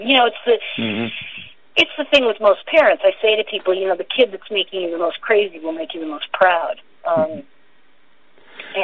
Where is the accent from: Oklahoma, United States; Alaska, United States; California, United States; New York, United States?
New York, United States; New York City; because I grew up in Greenwich Village, I mean, I grew up in kind of a crazy time